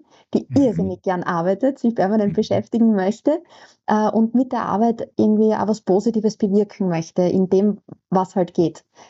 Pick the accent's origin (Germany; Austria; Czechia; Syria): Austria; Fürstenfeld, Styria; born there; also ich komme mal aus Österreich. Ich glaube, das hört man, gell? Mhm. Ja. Diejenigen, die … kennen, geboren in Fürstenfeld